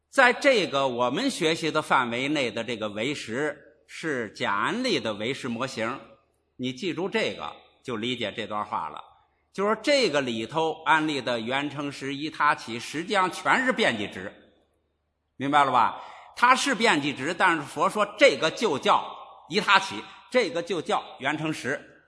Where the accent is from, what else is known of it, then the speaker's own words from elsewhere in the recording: China; 全靠什么呀？我们中国人的文明程度高